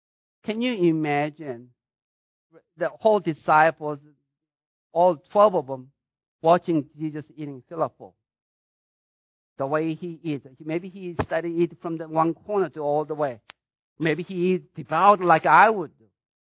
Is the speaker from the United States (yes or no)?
yes; United States; You see, the American, as an American, as a Gentile, we don't get